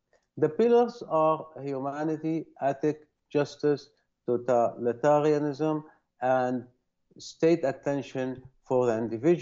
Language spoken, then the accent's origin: English; Windsor, Ontario, Canada; I am from Windsor, Ontario, Canada.